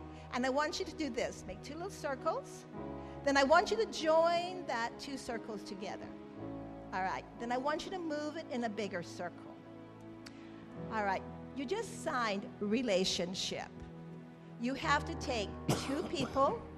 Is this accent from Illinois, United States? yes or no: no; Hawaii, United States; I grew up in Hawaii, so we had inner tubes all over the place.